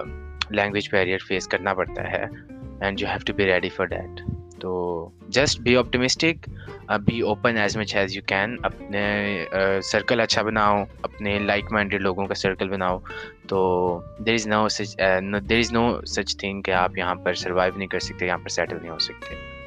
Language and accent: Hindi; Pakistan; now in abroad; जैसे हम पाकिस्तानी हैं, हम इंडियंस एक दूसरे के साथ दोस्त बन सकते हैं